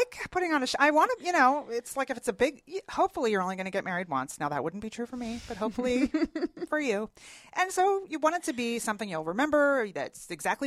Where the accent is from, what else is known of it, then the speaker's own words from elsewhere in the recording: Philadelphia, Pennsylvania, United States; now in Atlanta, United States; I mean, you're from Maine. I'm from Philadelphia.